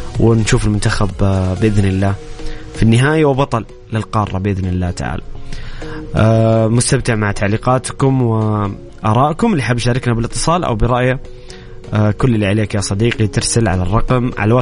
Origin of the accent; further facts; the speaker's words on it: Saudi Arabia; وهذا الاستاد المحبب لدينا كسعوديين